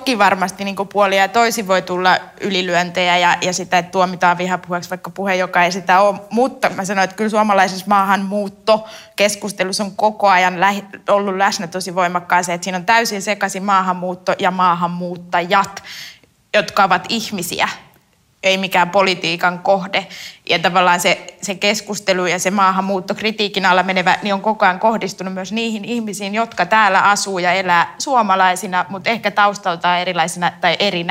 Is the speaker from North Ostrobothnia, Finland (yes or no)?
no; Espoo, Uusimaa, Finland; koska mä oon Espoosta kotoisin tai syntyisin